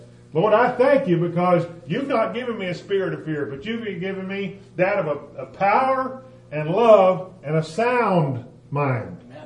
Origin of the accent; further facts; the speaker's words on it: the South, United States; You can tell I'm from the South. Hot iron. But hot iron. And I'm not ashamed of my Southern, you know, I am who I am